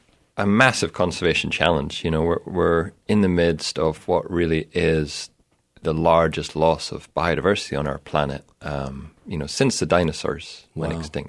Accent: Scotland, United Kingdom; I grew up in Scotland. I did my undergraduate degree in Aberdeen, and I'd never left Europe

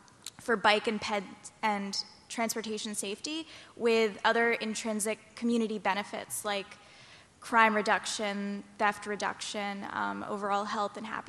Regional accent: Manhattan, New York, United States; this question is for Jeanette. First of all, I grew up in Manhattan also

